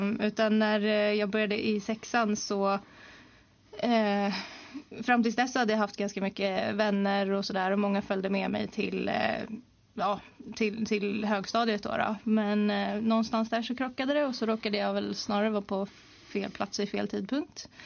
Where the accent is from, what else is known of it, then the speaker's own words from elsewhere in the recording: Tyresö, Stockholm County, Sweden; Jag är uppvuxen i Graningsringen och sen flyttade till Krusboda när jag var 14 ungefär. Så bott där fram till att jag var 22.